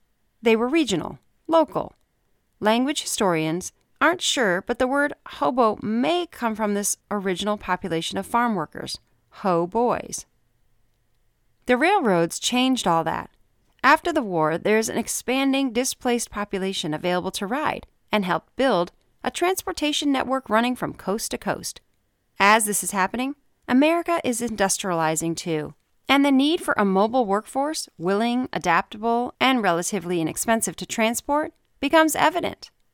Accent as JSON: {"language": "English", "town": "Britt", "region": "Iowa", "country": "United States", "tie": "born or raised there", "said": "From what I have gathered over the years growing up in Britt, it started in 1900"}